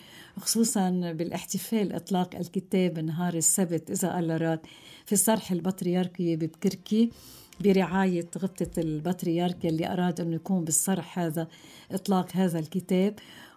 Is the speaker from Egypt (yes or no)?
no; Lebanon; بتهمنا كلبنانيين كموارني وخصوصا كشرقيين